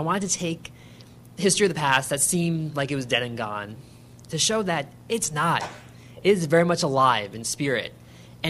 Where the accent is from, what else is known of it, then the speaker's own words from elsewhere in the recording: Milford, Connecticut, United States; I grew up in Milford, Connecticut, so you know that I saw Milford Road, which is right next to West Haven, Connecticut.